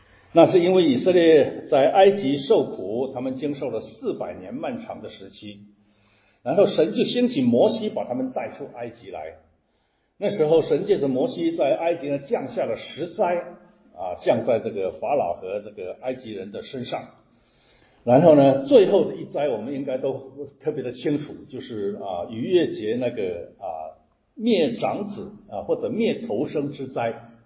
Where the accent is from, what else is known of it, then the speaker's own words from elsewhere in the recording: China; 我们中国人有阴历和阳历之分啊